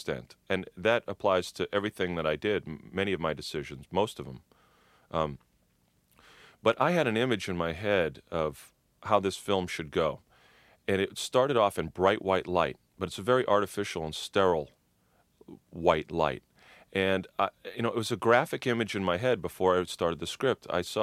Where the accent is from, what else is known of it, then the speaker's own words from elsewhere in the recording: Boston, Massachusetts, United States; But I came from Boston during this particular time, and I grew up with two older brothers.